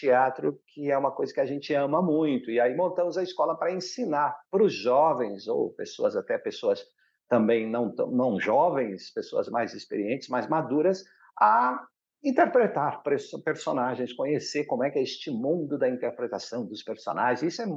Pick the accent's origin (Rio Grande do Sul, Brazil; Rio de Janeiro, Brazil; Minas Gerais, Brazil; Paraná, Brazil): Minas Gerais, Brazil; Cruzília; also born or lived in Cássia; Eu sou de Minas Gerais, sou nascido na pequena cidade de Cássia, no sul de Minas, mas saí de lá muito pequenininho, com um ano e meio, fui morar em Cruzília, que é sul de Minas também, terra do cavalo manga larga e dos queijos Cruzília.